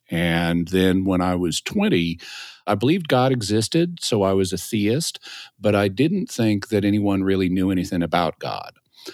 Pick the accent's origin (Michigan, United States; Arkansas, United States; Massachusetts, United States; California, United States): Arkansas, United States; Fayetteville; also born or lived in Texas; They were both from Texas, and Texas is actually where I was born. But I grew up here in Fayetteville, Arkansas